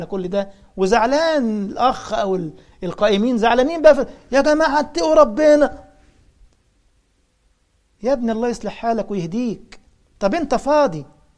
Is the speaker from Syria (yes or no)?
no; Egypt; كان عندي خطبه جمعه في محافظه اسمها الغربيه، طنطا عندنا في مصر، في قريه اسمها كتامه، مسجد اسمه التوحيد.